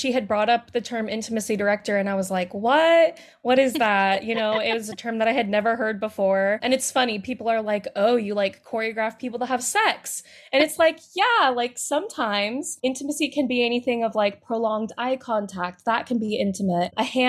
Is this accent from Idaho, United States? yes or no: yes; Idaho, United States; So I'm from Idaho.